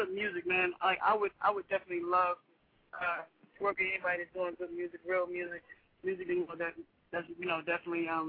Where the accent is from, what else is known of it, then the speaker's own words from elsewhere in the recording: Houston, Texas, United States; But I mean, I'm from the country. I'm from Houston, Texas. I'm a country boy from my heart.